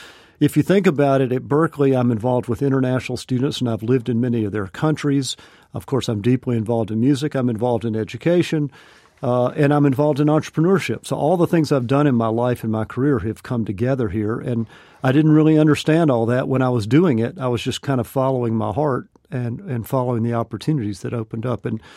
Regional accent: Georgia, United States; Well, I grew up in North Georgia

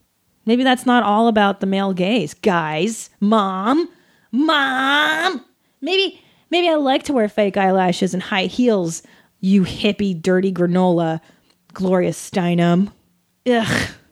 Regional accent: California, United States; That's what it was like growing up in the San Fernando Valley. Just bright and seedy, and you know, there's like trailers where you know bad shit was happening.

